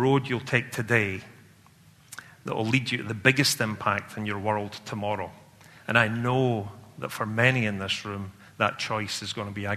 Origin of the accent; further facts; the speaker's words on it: Scotland, United Kingdom; I have to tell you, as a Scotsman, I'm a contradiction because I'm optimistic.